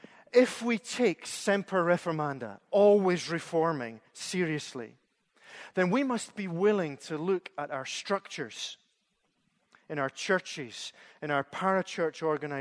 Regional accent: Scotland, United Kingdom; And I wish, as a Scotsman, I had a pound for every time I'd heard that comment.

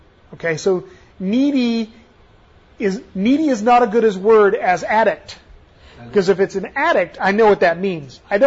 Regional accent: Tennessee, United States; I mean, I come from Tennessee, and a good education in Tennessee is a lot less than a good education in other states

